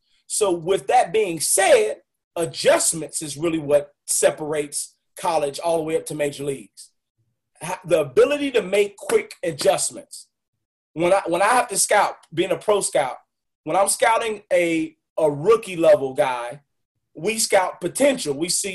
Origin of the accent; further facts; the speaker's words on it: Winston-Salem, North Carolina, United States; White Sox, with me being in Winston-Salem, their high A team is here. Their high A team is here in my hometown. Had the pleasure of playing in front of my hometown.